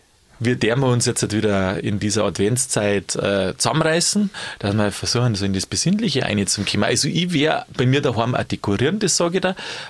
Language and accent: German; Bavaria, Germany; was bei uns in Bayern viel essen wird